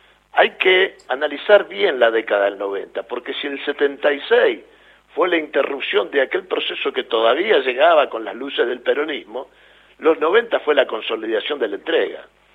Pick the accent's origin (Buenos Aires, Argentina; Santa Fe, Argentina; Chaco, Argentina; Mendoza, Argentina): Santa Fe, Argentina; Rosario; Yo no soy santafesino, yo soy rosarino.